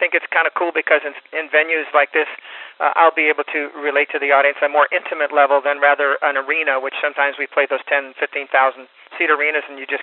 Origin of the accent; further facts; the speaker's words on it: California, United States; now in Nashville, United States; I was raised in California, and I played a little bit of everything.